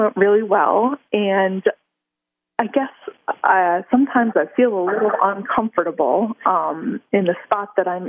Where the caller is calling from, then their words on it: Chicago, Illinois, United States; I am calling from Chicago, and I'm actually on the 14th floor of the Merchandise Mart, which is this very big designer building